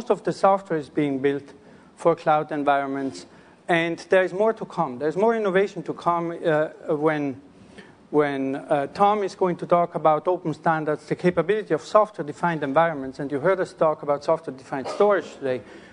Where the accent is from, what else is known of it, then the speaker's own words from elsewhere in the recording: Italy; I didn't know that they would play a video of my home country. So I'm Italian, so I can talk to Parmigiano Reggiano.